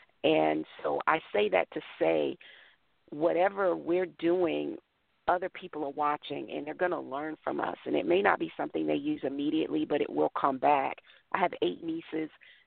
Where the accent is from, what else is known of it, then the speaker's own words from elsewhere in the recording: Brooklyn, New York, United States; born there; also born or lived in South Carolina; I was born in Brooklyn, and he and my mother decided to move back down south, and so he was transferred to South Carolina to the MetLife office there.